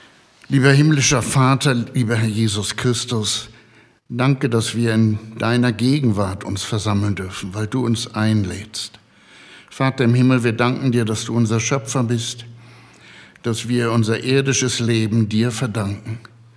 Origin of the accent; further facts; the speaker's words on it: Hamburg, Germany; now in Switzerland; Gesagt wurde, wir kommen aus der Schweiz. Das stimmt. Und trotzdem, wir sind Hamburger. Wir kommen aus Hamburg, aus der Freien Evangelischen Gemeinde. Damals, vor 54 Jahren, sind wir in die Schweiz gegangen.